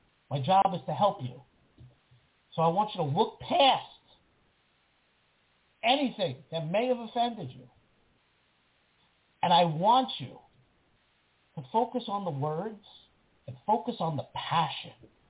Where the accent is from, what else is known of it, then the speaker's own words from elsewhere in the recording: New York, United States; I'm a New Yorker. Can't help it.